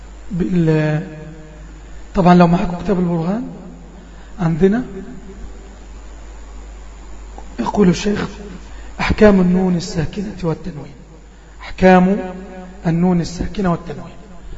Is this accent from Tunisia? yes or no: no; Egypt; احنا عندنا في مصر عارفين الكلمة دي كويس قوي.